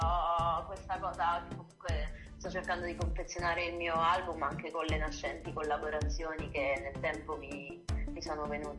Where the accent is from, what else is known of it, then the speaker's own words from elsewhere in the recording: Marche, Italy; in realtà io sono marchigiana